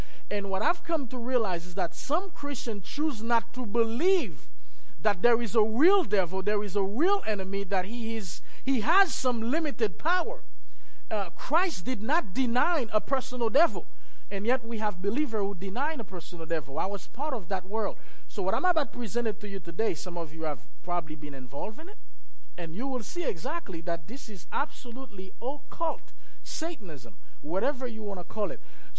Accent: Haiti; English is a second language; if you notice I speak with an accent, it's because I'm from Haiti, one of the poorest country in the Western Hemisphere, very, very, very poor. I was born there, raised there by my parents, specifically my mom. We were raised in the church

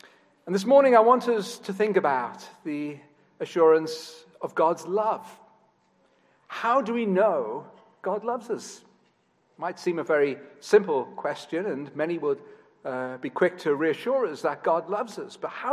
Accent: Liverpool, North West England, United Kingdom; accent: English; John was telling me earlier on that I'm losing my accent, which troubles me enormously, so I'm going to try even harder to speak with my English accent. But in Liverpool, it's a very distinctive accent.

